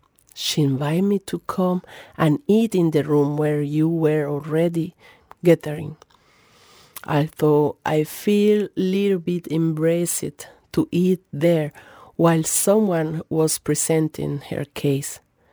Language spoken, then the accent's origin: English; Colombia; moved away; I am from Colombia. I'm a woman in exile now since 17 years.